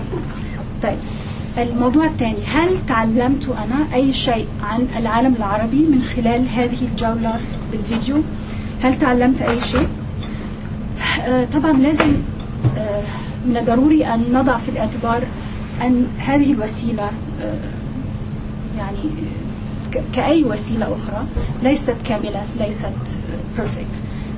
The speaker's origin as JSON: {"language": "Arabic", "country": "Egypt", "said": "أنا من مصر وبكتب الدكتوراه بتاعتي عن مصر"}